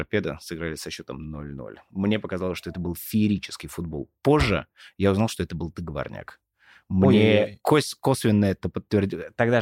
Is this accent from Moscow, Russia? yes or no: yes; Moscow, Russia; Я родился на Соколе. Да? Я родился, ты знаешь, я родился прямо рядом с Песчанкой. Я не просто вырос на Соколе, я родился на Соколе. Поселок Художников, может быть, вы знаете, он прямо рядом с Песчаной.